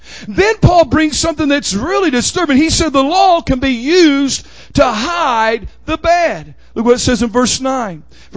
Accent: Oklahoma, United States; I mean, at least when I was growing up in Oklahoma, you got off the highway

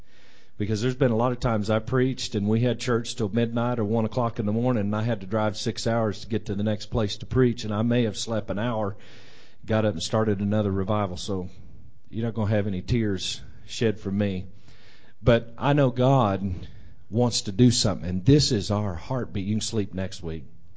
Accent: Arkansas, United States; I was from Arkansas. She was from Indiana.

